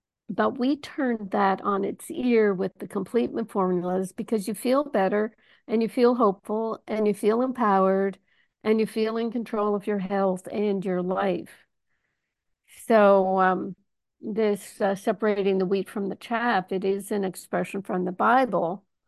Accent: United States; And yeah, I'm an American too. I have the aggressive nature that is not very Canadian

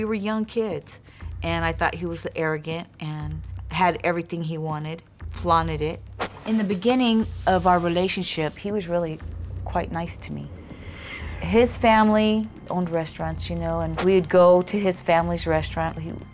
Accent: Santa Monica, California, United States; I grew up in Santa Monica, California. I am the second to the oldest.

